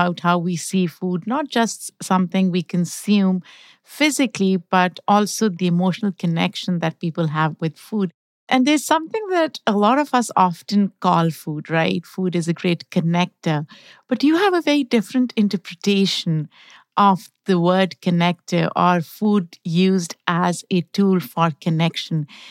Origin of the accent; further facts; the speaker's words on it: Pakistan; English is a second language; moved away; There are moments when I'm craving something that I grew up eating in Pakistan